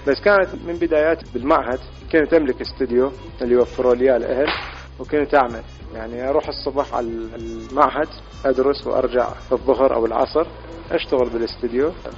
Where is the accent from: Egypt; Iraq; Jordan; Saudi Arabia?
Iraq; now in United Arab Emirates; من خلال تنقلاتي من بلد إلى بلد، خاصة بعض الظروف اللي صارت وراء 2003 اللي صارت وانتقلنا من العراق إلى الإمارات